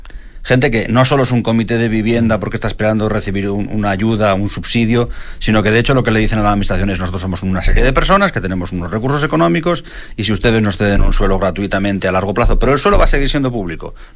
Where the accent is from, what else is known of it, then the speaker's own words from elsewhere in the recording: Spain; ustedes como chilenos y nosotros como españoles tenemos muchísimas dificultades para definirlas